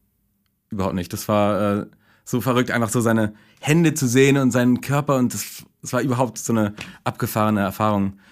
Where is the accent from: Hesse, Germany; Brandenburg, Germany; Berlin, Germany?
Berlin, Germany; Ich komme aus Berlin und bin, wir haben gerade festgestellt, ich bin 36.